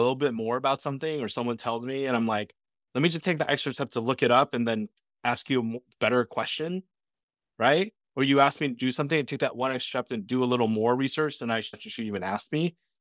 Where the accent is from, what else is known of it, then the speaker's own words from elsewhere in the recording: Michigan, United States; I grew up in Midwest, mainly in Michigan.